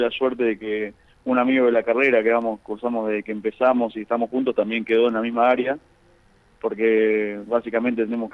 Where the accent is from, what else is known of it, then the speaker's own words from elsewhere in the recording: La Plata, Buenos Aires Province, Argentina; yo soy de La Plata y me pedían que viva en La Plata, o más o menos cerca de La Plata